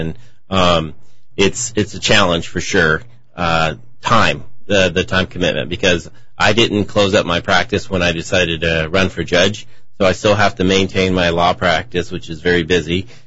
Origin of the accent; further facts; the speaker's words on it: Wenatchee, Washington, United States; also born or lived in Spokane; Yeah. My family moved here when I was very young. I don't ever remember living in Spokane as a baby. But I grew up in Wenatchee.